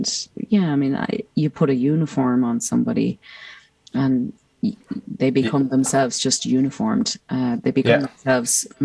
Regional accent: Ireland; growing up as an Irish person

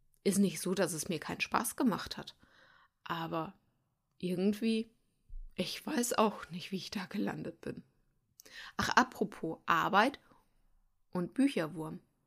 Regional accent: Darmstadt, Hesse, Germany; Ich komme eigentlich aus Hessen und bin in Darmstadt geboren.

